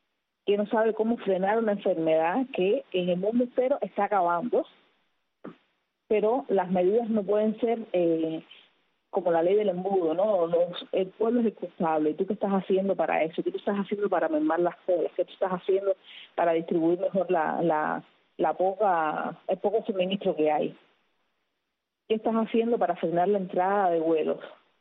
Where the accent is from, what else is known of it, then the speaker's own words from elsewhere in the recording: Cuba; Somos el pueblo de Cuba